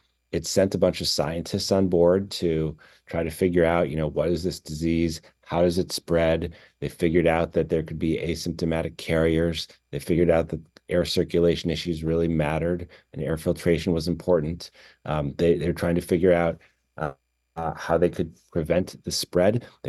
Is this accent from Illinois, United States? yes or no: yes; Chicago, Illinois, United States; I'm from Chicago originally. Most of my family's in Illinois.